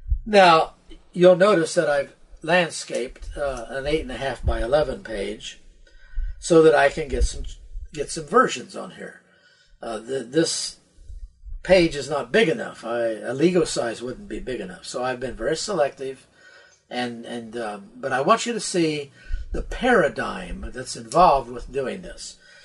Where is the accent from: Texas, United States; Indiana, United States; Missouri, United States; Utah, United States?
Indiana, United States; born there; moved away as an adult; also born or lived in Norfolk, Virginia / the South; Now, I was born in Indiana, in the U.S., Indiana, state of Indiana. I went into the Navy in the 60s out of Norfolk, Virginia, and I spent a lot of my time in the South.